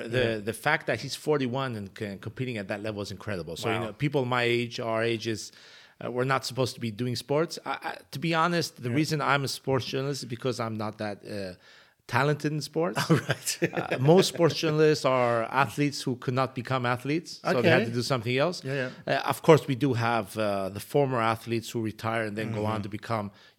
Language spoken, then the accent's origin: English; Agios Dometios, Nicosia District, Cyprus; I come from Agios Dimedios, which is where the racetrack is. So I grew up next to the racetrack.